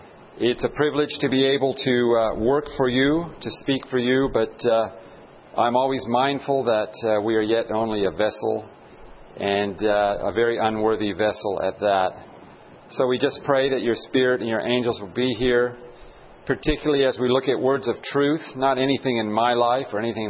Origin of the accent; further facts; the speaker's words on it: California, United States; also born or lived in Australia; I did all my training, my education in Australia, although I'm from California, about 40 miles away.